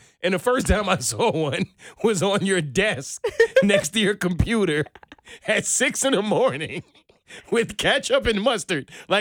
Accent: New York, United States; As a New Yorker, I feel like we call them Franks, first of all.

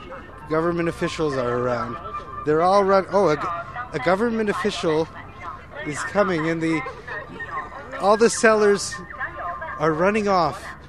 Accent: Canada; I'm here from Canada.

